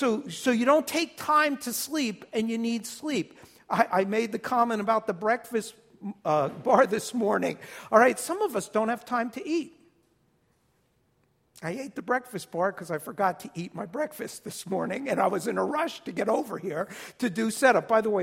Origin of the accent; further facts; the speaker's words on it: New Jersey, United States; Shake you by this or slap you upside the head because I'm from Jersey.